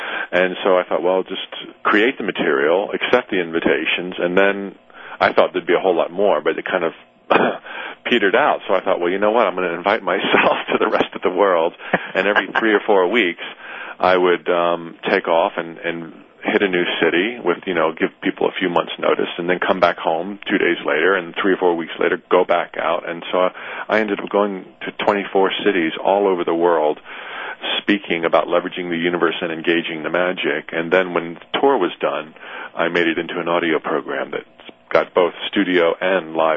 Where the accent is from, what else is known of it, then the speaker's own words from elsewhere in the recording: Florida, United States; Probably the second leg will be in my home state, Florida.